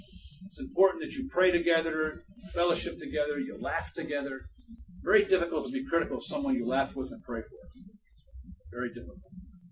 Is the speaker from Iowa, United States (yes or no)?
no; Toledo, Ohio, United States; We grew up together in Toledo.